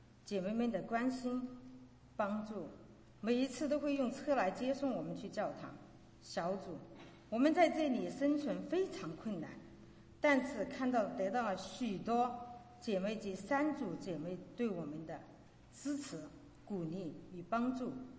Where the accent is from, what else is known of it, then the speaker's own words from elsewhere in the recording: Shimenkan, Guizhou, China; 这本书发生在我的家乡中国贵州石门坎，这是一个边缘贫穷而又落后的山区。